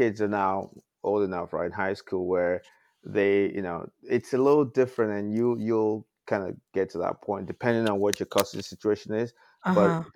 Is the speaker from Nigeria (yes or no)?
yes; Nigeria; moved away as an adult; now in West Hartford, United States; I am obviously Nigerian. I moved to the States in 1985.